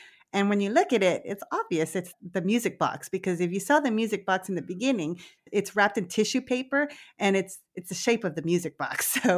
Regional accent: Texas, United States; growing up in South Texas, I was always fine with the cedar, the mold, everything.

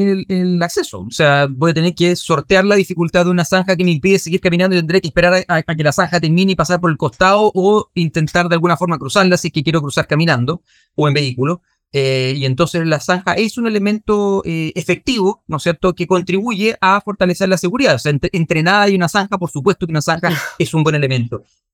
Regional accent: Araucanía, Chile; Yo soy de la Araucanía

